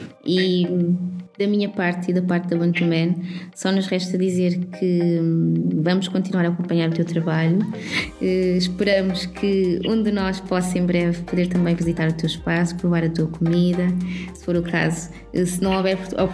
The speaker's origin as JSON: {"language": "Portuguese", "country": "Cape Verde", "said": "Também sou cabo-verdiana, não te disse."}